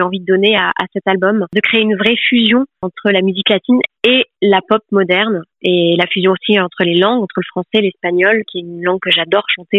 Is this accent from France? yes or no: yes; France; si je pouvais être intégrée en tant que Française dans un monde purement latin.